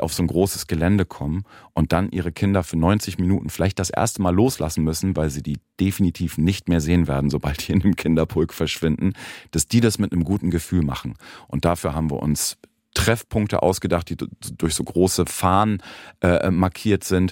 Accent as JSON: {"language": "German", "town": "Flensburg", "region": "Schleswig-Holstein", "country": "Germany", "tie": "born or raised there", "said": "Also ich bin am Rand von Flensburg groß geworden. Noch nicht wirklich dörflich, aber halt auch nicht so zentral."}